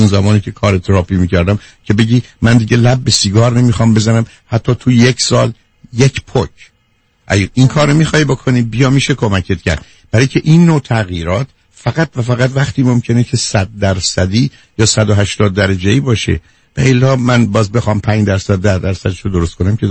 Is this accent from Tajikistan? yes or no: no; Iran